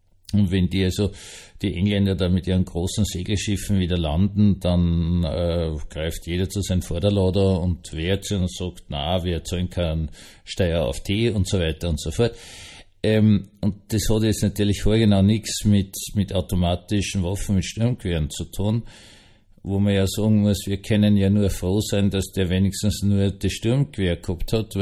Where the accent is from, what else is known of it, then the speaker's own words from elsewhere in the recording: Austria; ich als Österreicher ist es anders geworden.